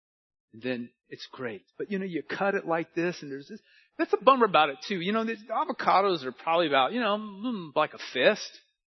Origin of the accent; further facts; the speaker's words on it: California, United States; My mother used to take avocado. I'm from California.